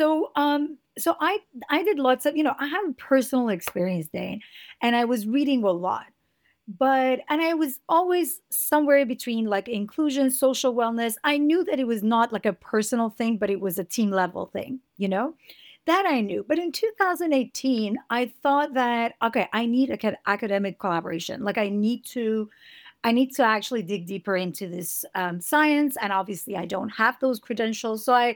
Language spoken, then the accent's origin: English; Iran; English is a second language; moved away as an adult; now in Montreal, Canada; I moved to Montreal from Iran in 2007 as an international student.